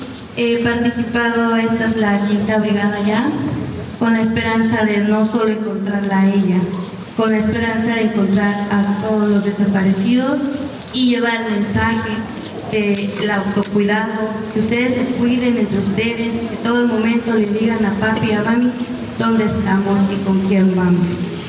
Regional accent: Cuernavaca, Morelos, Mexico; vengo de Cuernavaca, Morelos.

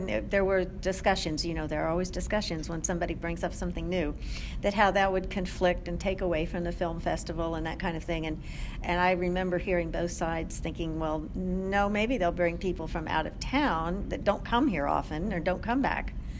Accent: New York City, New York, United States; I came from New York City, so I just was in shock

